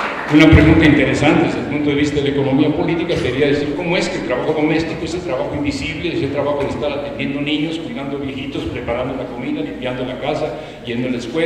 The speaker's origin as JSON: {"language": "Spanish", "town": "San Pedro Mártir", "region": "Mexico City", "country": "Mexico", "said": "Yo soy de San Pedro Mártir"}